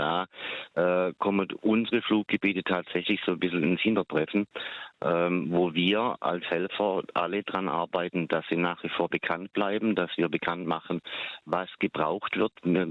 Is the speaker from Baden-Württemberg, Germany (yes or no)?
yes; Baden-Württemberg, Germany; accent: Baden dialect; Ich in unserem Badischer Dialekt schreiben, nicht reden, einfach machen.